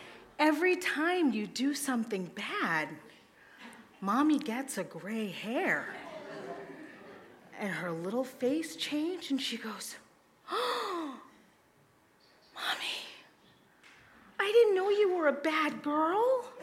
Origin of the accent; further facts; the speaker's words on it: Brooklyn, New York, United States; born there; I was born in Brooklyn, New York. Talk about an identity, right?